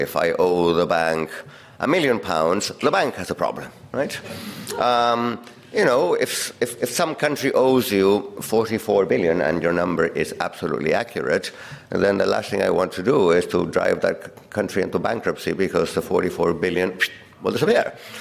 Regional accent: Chile; I'm from Chile, so I have to talk about Argentina, right?

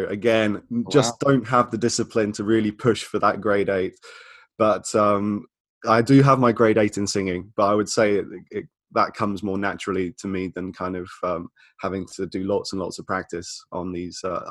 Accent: Birmingham, West Midlands, United Kingdom; when I was growing up in Birmingham, it wasn't an easy time. I lived with my mum and my younger sister in quite a small flat on a housing estate in Birmingham.

